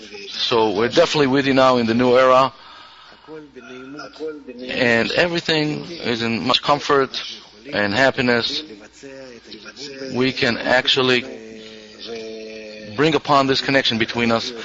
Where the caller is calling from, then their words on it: Ashdod, Southern District, Israel; right now I'm from Ashdod